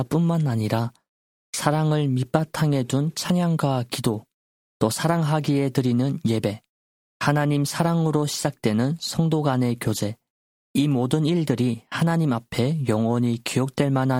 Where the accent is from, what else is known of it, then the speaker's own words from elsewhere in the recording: North Korea; now in South Korea; 저 북한 땅에 우리 고향에도 소망이 있는 것 같고요.